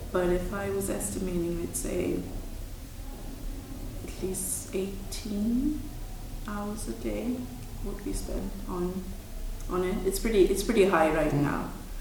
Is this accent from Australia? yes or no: no; India; And I come from India where, you know, you don't really have control over the process.